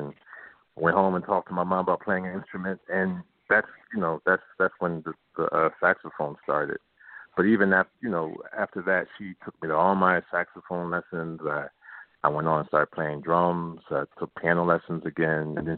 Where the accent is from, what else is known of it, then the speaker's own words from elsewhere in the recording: Philadelphia, Pennsylvania, United States; But you know, I grew up in East Oak Lane, and it was a great, it was a very diverse neighborhood.